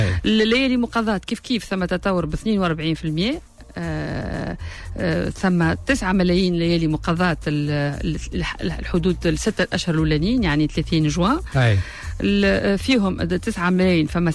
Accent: Tunisia; احنا احنا عندنا في تونس

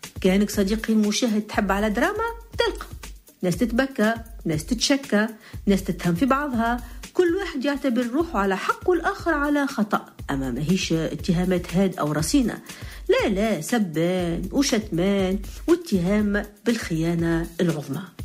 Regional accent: Tunisia; فبحيث في مجلسنا تشوف العجب وتشعر أنك كتونسي تحشم

